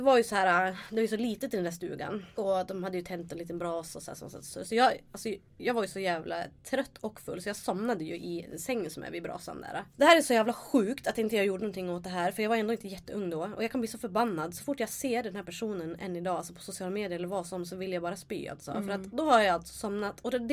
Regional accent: Idre, Dalarna County, Sweden; Vi var i Idre. Alltså, där jag kommer ifrån.

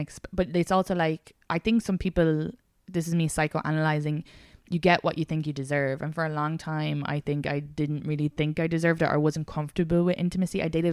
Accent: Ireland; I know, and I'm an Irish woman.

